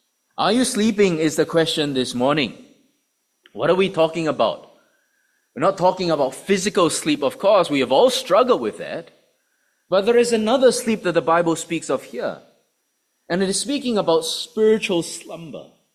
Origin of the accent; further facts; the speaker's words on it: Singapore; Now, growing up in Singapore, some of you may know, our school days start very, very early.